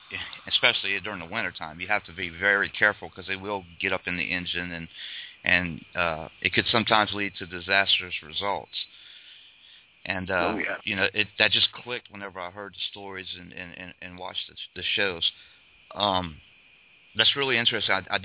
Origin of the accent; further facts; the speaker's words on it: Louisiana, United States; I grew up in born and raised in South Louisiana, the legend of Boggy Creek, the beast of Boggy Creek.